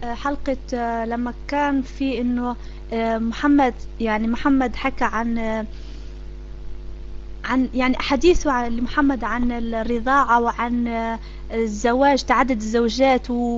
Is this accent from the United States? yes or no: no; Morocco; انا مغربية